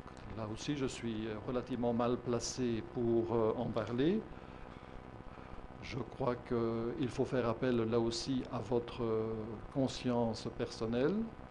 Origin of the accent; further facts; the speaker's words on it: Belgium; parce que je suis belge et parce qu'en Belgique